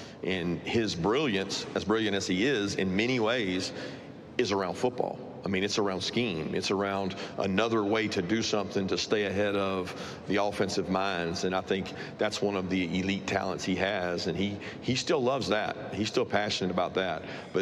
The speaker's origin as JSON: {"language": "English", "region": "Georgia", "country": "United States", "tie": "born or raised there", "said": "I grew up in Southwest Georgia, where, you know, it's easier to get to Auburn than it was Georgia from where I lived."}